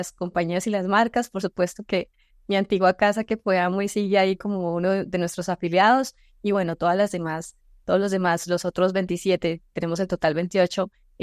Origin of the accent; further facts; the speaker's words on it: Bucaramanga, Santander, Colombia; now in Bogotá, Colombia; yo soy de Bucaramanga, es una ciudad hermosísima en Colombia, pero es una ciudad intermedia, no es la capital. Por alguna razón terminé trasladándome aquí a la capital